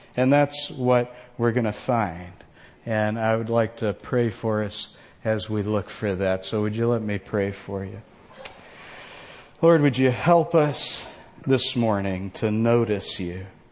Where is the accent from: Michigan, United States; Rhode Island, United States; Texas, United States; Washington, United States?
Texas, United States; I had a football coach when I was growing up in Texas named Coach Vergara.